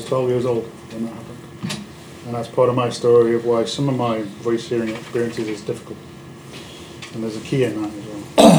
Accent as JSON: {"language": "English", "country": "United Kingdom", "lives_now": "Canada", "said": "because I'm British, living in Canada, I'm a landed immigrant, because I'm British and living here"}